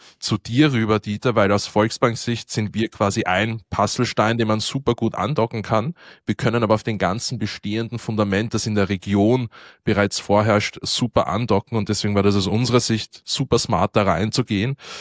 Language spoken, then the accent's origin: German; Austria; Also als Österreicher schaue ich beim Thema Fußball natürlich immer beschämt zu Boden